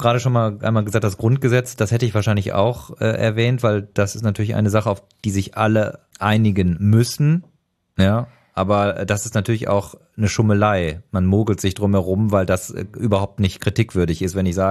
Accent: Germany; now in France; wenn ich in Frankreich bin als Deutscher und dort lebe

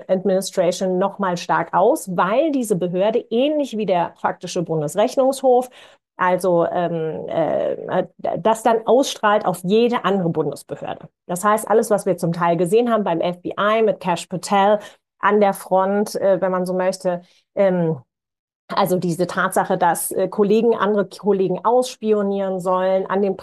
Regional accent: Wiesbaden, Hesse, Germany; born there; Du hast es angesprochen, ich bin in Wiesbaden geboren.

